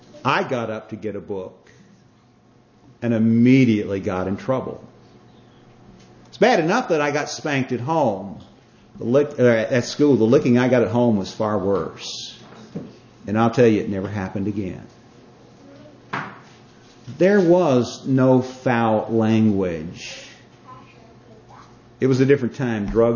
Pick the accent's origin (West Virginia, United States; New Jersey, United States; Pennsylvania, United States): West Virginia, United States; I came from North Central West Virginia, Marion County. My first 8 years of education were spent in a one-room school.